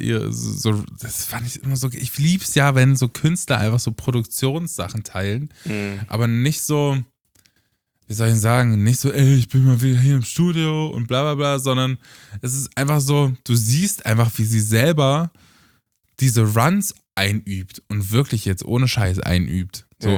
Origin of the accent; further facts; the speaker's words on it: Erfurt, Thuringia, Germany; dann spielen wir 2 in meiner Heimatstadt Erfurt ein Konzert.